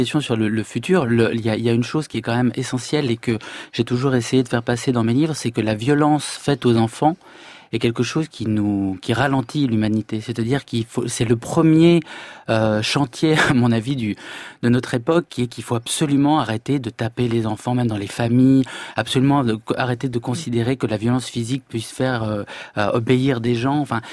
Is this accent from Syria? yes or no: yes; Syria; Moi, j'ai grandi en Syrie dans les années 80-90. C'était un pays très différent de ce que c'était même avant la guerre.